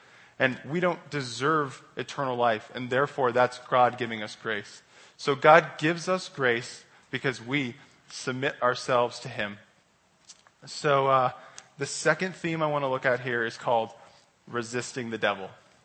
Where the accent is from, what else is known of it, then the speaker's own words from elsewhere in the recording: Denver, Colorado, United States; moved away; I'm from Denver. I've been down here for like 3 years now, though.